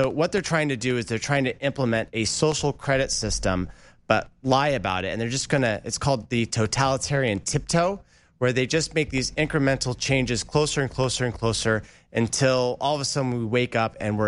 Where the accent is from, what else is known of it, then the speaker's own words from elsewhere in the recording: Oregon, United States; Yeah, so I'm from Oregon originally, and last year was a really bad year for fires